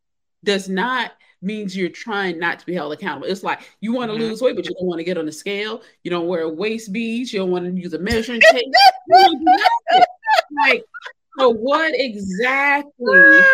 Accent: the South, United States; you know, I'm a Southerner and I used to work in an office with a lot of people from the Northeast.

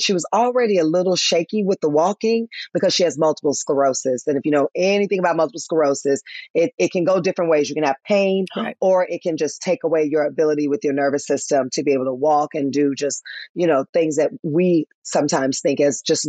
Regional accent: Memphis, Tennessee, United States; now in Atlanta, United States; my hometown of Memphis, Tennessee, barely anything. Atlanta, Georgia, when I brought mom here, not one dime of trying to help our elderly. And I'm like, wait, I'm from the South.

